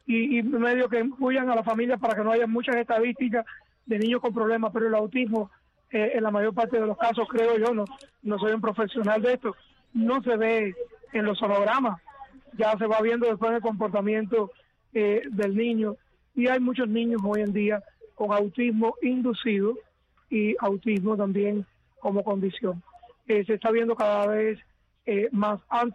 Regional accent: Cuba; yo soy el sacerdote cubano, diocesano de la diócesis de Santa Clara, en la provincia de La Villa, en el centro de Cuba. Y estoy aquí de visita ahora en unos días en los Estados Unidos.

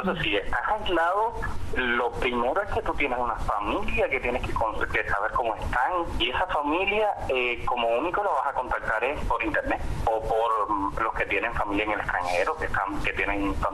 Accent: Cuba; todas esas cosas que estamos viviendo como cubanos

